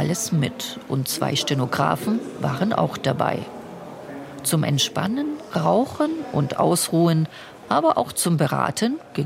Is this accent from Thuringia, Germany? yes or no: yes; Thuringia, Germany; Als geborene Thüringerin und heranwachsende Jugendliche im Kalten Krieg in der DDR